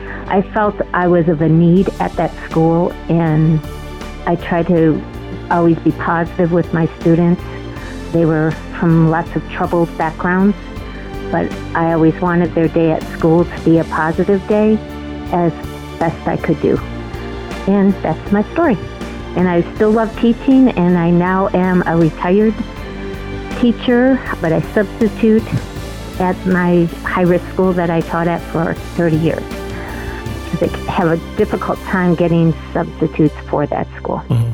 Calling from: Gilbert, Arizona, United States; I'm calling from Gilbert, Arizona.

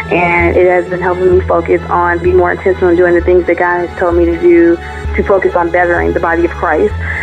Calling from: St. Louis, Missouri, United States; from St. Louis, Missouri

